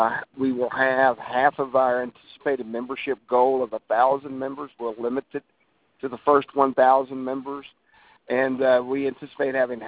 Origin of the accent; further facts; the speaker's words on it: Lexington, Kentucky, United States; Because, you know, I grew up in right outside of Lexington, Buzzy